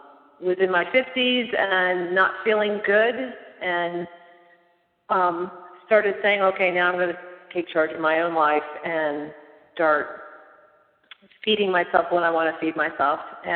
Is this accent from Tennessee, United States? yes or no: no; Dover, Delaware, United States; I'm actually from right here in Dover, Delaware. Pretty much all my life moved here when I was about 9 months old, transplanted from the military.